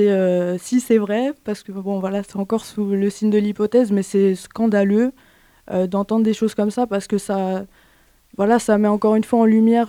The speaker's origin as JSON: {"language": "French", "region": "Provence-Alpes-Côte d'Azur", "country": "France", "said": "j'ai 21 ans. Je suis originaire des Alpes-Maritimes"}